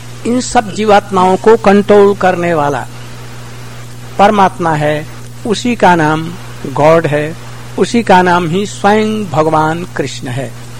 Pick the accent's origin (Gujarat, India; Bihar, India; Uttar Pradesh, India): Uttar Pradesh, India; Vrindavan; मैं भारतवर्ष में वृंदावन और मथुरा का रहने वाला हूँ। मैं सन्यासी हूँ।